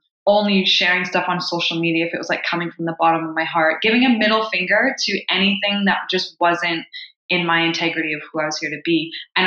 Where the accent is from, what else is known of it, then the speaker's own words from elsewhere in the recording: Haiti; also born or lived in Canada; I'm Canadian, but I grew up the daughter of two humanitarian workers in Haiti.